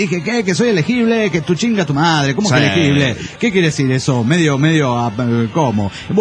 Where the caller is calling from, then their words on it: St. Cloud, Minnesota, United States; desde St. Cloud, Minnesota, estoy emputado y encabronado.